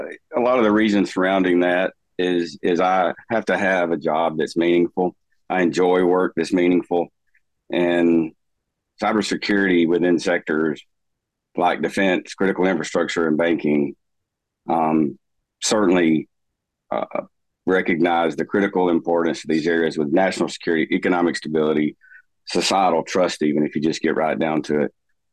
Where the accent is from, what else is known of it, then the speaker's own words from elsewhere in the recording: Alabama, United States; growing up in North Alabama, really the sectors in North Alabama for professional career development are defense or critical infrastructure